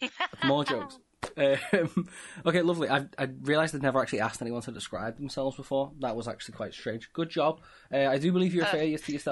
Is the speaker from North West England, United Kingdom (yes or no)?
yes; Liverpool, North West England, United Kingdom; the South, and I'm from Liverpool.